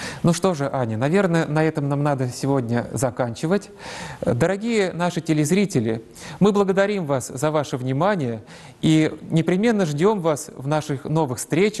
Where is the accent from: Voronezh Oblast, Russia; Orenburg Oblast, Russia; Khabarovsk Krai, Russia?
Orenburg Oblast, Russia; вот в родных краях, откуда я происхожу, там деревня, и построен храм в честь блаженной Матроны Московской. Это под Оренбургом.